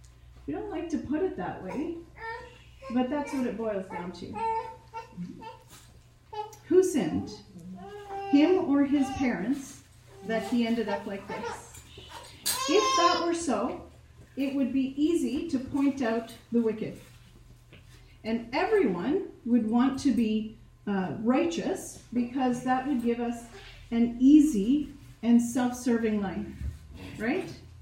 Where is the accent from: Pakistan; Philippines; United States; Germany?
Philippines; When I grew up in the Philippines, every Easter there was, I guess I'll call it a parade.